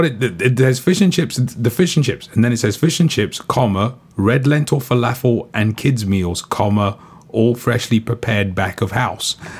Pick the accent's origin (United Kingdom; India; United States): United Kingdom; England; growing up in England all those years ago, seating for half the people.